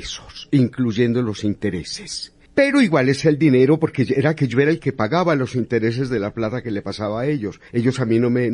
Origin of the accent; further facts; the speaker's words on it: Aranzazu, Caldas, Colombia; Yo soy campesino de Aranzazu.